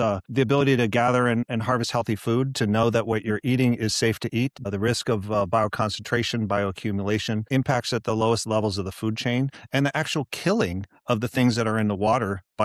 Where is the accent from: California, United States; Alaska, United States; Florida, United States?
Alaska, United States; Yeah, I grew up here in Southeast Alaska and we're just very deeply connected to the marine waters.